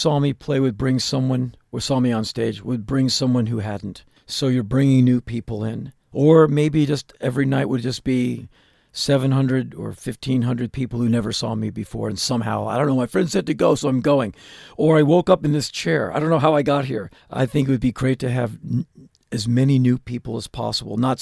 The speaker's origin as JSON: {"language": "English", "country": "United States", "tie": "born or raised there", "said": "very much like the people I grew up with in America."}